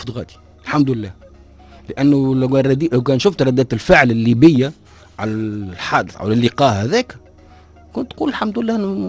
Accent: Libya; يعني كي أنا مواطن ليبي نحب نبني بيت مثلا

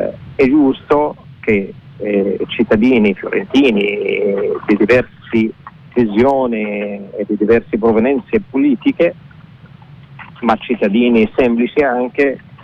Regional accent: Hebron, West Bank, Palestine; Italian is a second language; Certamente io sono un palestinese nato e cresciuto a Hebron

